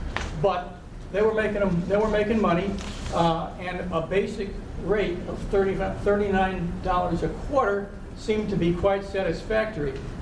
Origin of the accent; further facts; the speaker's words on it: Long Island, New York, United States; moved away as an adult; now in New Bern, United States; I've been here for 5 years in New Bern, Fairfield Harbor. I came here from Long Island, New York, which is, as everyone knows, an extraordinarily expensive, high cost of living area.